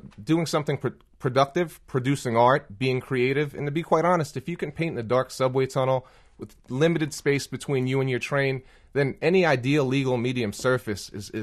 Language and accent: English; New York City, New York, United States; when I grew up in New York City, graffiti was a part of my landscape.